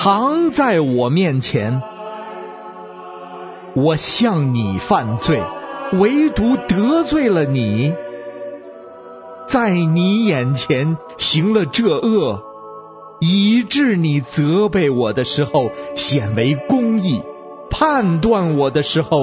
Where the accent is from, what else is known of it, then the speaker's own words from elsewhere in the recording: Beijing, China; 我是北京的